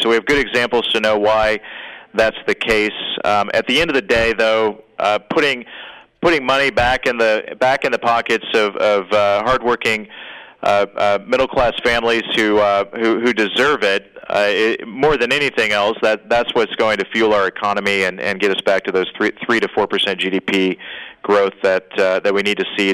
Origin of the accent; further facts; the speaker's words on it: Indiana, United States; Senator Joe Donnelly from my home state was on stage with President Trump in Indianapolis